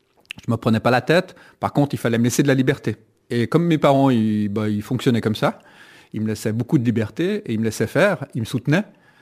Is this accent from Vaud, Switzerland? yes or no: no; Geneva, Switzerland; born there; Je suis né à Genève.